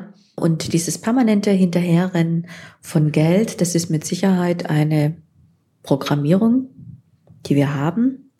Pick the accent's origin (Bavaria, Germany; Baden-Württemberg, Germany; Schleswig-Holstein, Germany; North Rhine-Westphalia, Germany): Baden-Württemberg, Germany; Ich bin ja Schwabe